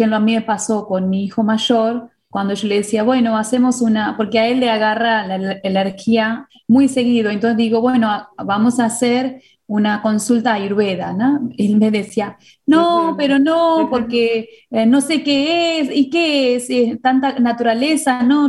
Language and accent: Spanish; India; Spanish is a second language; Porque viste que yo soy de la India